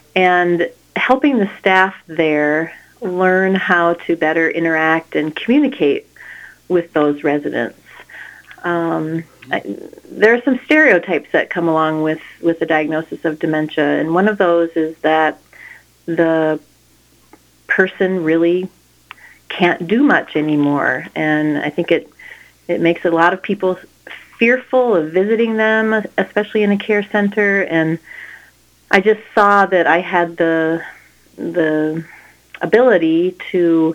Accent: Iowa, United States; I'm originally from Iowa, northwest Iowa, near Okoboji, and did my undergraduate work at Iowa State and my graduate work at University of Iowa.

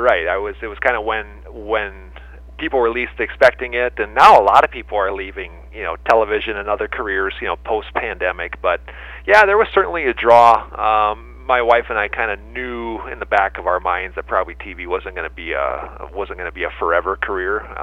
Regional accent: Montevideo, Minnesota, United States; Well, I'm from Montevideo, graduated in 97, so I'm from the area

